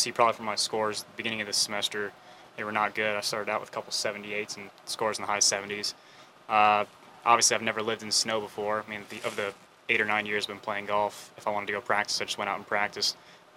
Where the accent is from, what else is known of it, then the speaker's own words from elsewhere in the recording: Florida, United States; But, I mean, growing up in Florida, I'd say it was a lot tougher adapting and trying to play golf here.